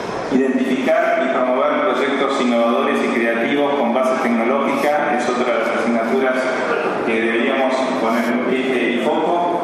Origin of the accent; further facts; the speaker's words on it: Argentina; cómo nos veríamos si logramos, como argentinos, acordar un proyecto común